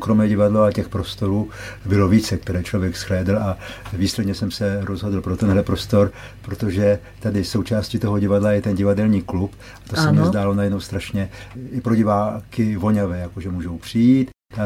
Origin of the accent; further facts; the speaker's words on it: Hranice, Olomouc Region, Czechia; bylo u nás v Hranicích na Moravě vždycky v tom bytě, kde jsme jako rodina žili